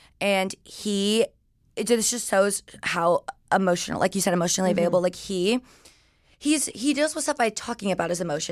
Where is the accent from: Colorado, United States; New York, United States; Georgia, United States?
Georgia, United States; Okay, so I grew up in Georgia. Mm-hmm. I always like tell people like Atlanta, but it's like 20, 30 minutes north of Atlanta.